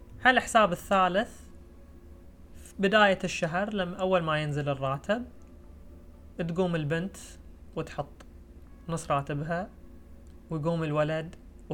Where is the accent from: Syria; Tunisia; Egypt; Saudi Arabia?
Saudi Arabia; والانمبلويمنت حق النساء قاعد تقل بشكل سريع عندنا في السعودية